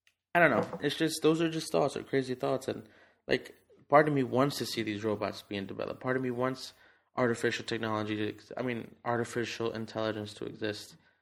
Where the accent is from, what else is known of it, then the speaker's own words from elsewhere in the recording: New Jersey, United States; Because I'm from Jersey, so.